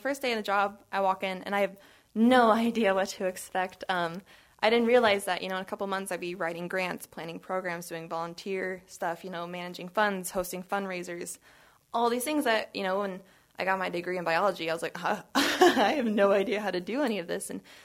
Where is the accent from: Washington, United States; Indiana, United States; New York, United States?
Washington, United States; Colfax; I'm from Pullman, actually.